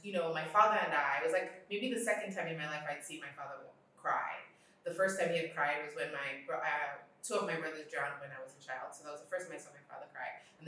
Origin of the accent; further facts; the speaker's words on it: Sierra Leone; now in United States; when I said I was from Sierra Leone and there was a civil war